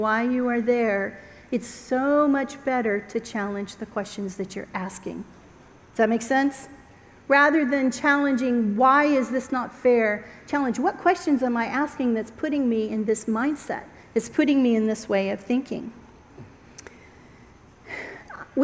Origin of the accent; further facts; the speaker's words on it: Washington, District of Columbia, United States; because I grew up in Washington, D.C. area.